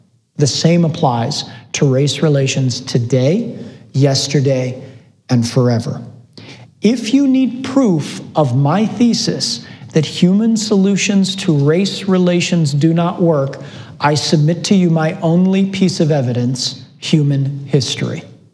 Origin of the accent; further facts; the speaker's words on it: United States; I do not know that I have ever been alive as an American in my 44 years